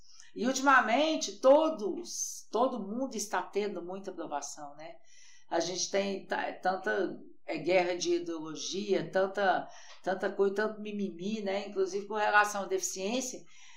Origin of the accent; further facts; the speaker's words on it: Anápolis, Goiás, Brazil; born there; eu nasci aqui em Anápolis